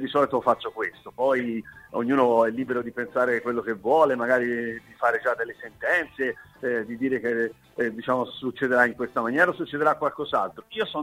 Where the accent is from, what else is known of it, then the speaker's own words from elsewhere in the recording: Florence, Tuscany, Italy; born there; sono nato a Firenze